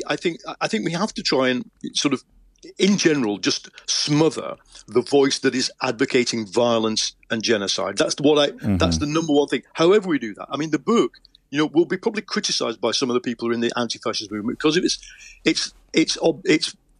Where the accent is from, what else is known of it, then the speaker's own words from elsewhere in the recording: Leigh, North West England, United Kingdom; I mean, my hometown in the northwest of England, Lee